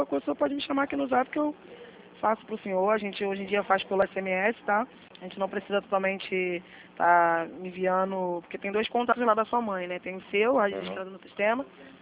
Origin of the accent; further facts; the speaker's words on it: Santa Cruz, Brazil; Aqui de Santa Cruz mesmo